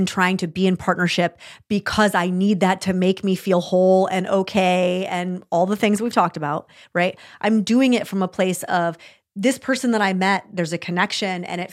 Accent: New York, United States; because as the New Yorker, I tend to be like, listen, own your shit.

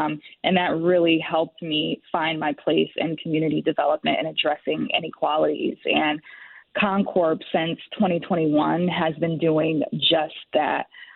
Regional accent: Norwalk, Connecticut, United States; I'm actually from the area that you most recently shouted out, Fairfield County. I grew up in Norwalk at Bridgeport, and I really have strong roots in the urban community.

